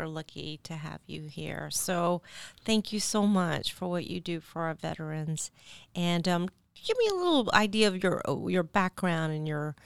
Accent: Philippines; I'm Filipina

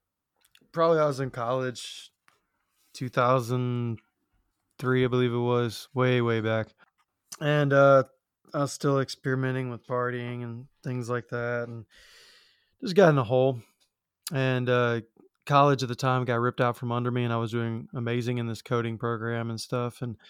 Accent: Birmingham, Alabama, United States; I was taken to the … show that was in my hometown, Birmingham, Alabama.

